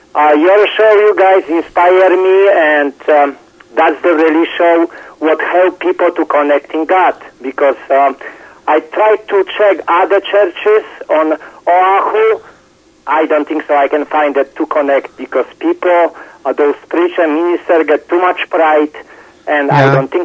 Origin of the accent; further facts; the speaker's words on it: Poland; moved away as an adult; now in Hawaii, United States; I don't think so because I'm from Poland. I live on Hawaii for 30 years. I'm almost 60 years old.